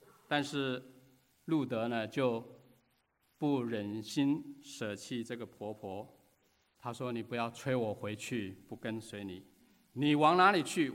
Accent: China; 我们中国人所说的嫁鸡随鸡，嫁狗随狗，有点相似啊。

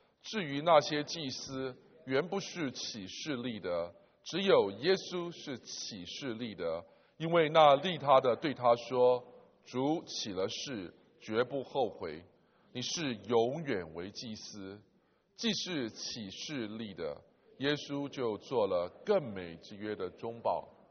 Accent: China; 讲嫁妆我们中国人就懂啊，什么叫嫁妆啊？

